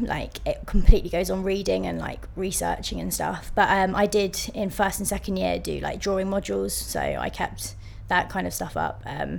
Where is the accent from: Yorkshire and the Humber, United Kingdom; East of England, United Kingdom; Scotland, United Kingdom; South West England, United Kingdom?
Yorkshire and the Humber, United Kingdom; Leeds; 6th of the 7th, 89, and I'm from Leeds.